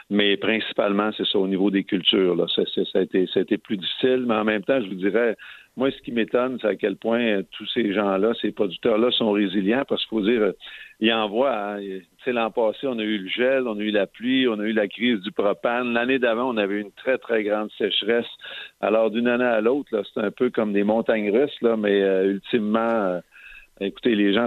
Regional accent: Saint-Félicien, Quebec, Canada; Vous savez, moi, je viens de Saint-Félicien.

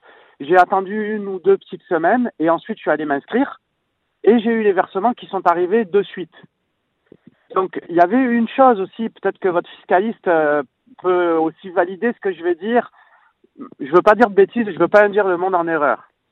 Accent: France; accent: French; ce que vous entendez que je suis français, malheureusement, mon accent me trahit un petit peu.

